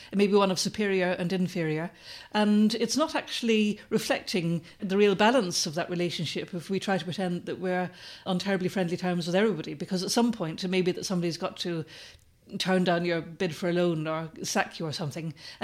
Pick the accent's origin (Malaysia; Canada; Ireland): Ireland; And when I was growing up in Ireland, though, you had a kind of etiquette